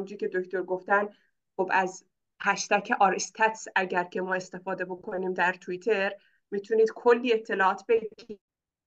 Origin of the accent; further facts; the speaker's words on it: Urmia, West Azerbaijan, Iran; من خودم اون موقع ارومیه بودم، شهر خودم ارومیه بودم